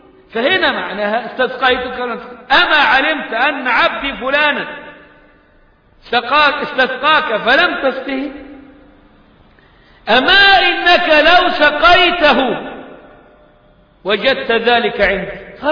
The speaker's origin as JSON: {"language": "Arabic", "country": "Egypt"}